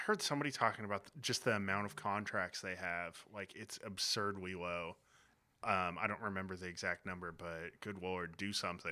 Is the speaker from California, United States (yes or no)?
yes; California, United States; So, I grew up in California, and there's a fast food chain out there.